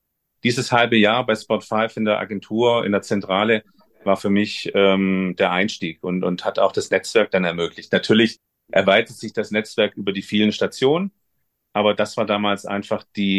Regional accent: Stuttgart, Baden-Württemberg, Germany; Klar, ich komme aus Süddeutschland oder aus Stuttgart. Daher hat sich dann natürlich schon in die Heimat gezogen.

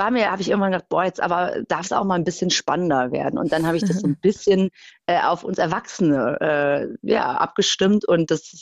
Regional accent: Potsdam, Brandenburg, Germany; ich komme tatsächlich aus Potsdam, lebe dort seit 26 Jahren und genau, werde auch nicht wegziehen, ist einfach zu schön.

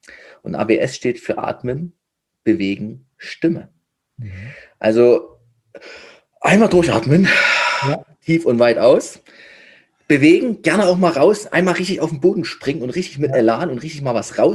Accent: Saxony, Germany; Bei uns in Sachsen.

